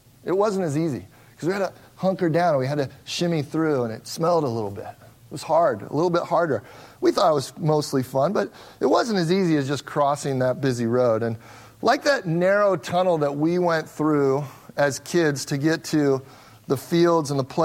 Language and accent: English; Cincinnati, Ohio, United States; now in Las Vegas, United States; And I grew up in Cincinnati, Ohio, our homes in Cincinnati, Ohio had, you know, much bigger yards than what we have here in Vegas.